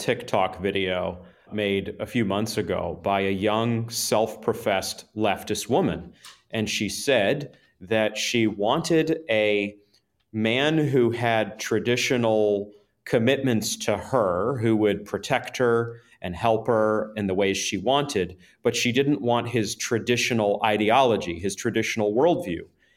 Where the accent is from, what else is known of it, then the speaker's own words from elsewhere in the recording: New England, United States; I'm from New England, so forgive the snow-based metaphor here